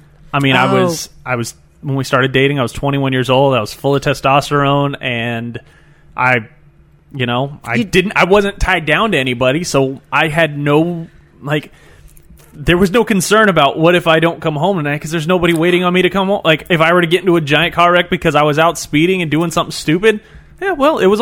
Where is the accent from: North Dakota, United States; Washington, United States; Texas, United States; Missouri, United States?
Texas, United States; Houston; I drive like I'm from Houston because I fucking am.